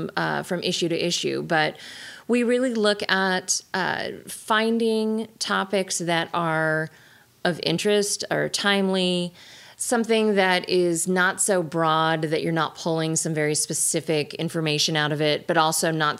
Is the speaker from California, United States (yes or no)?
no; Lexington, Kentucky, United States; I grew up in Lexington, Kentucky.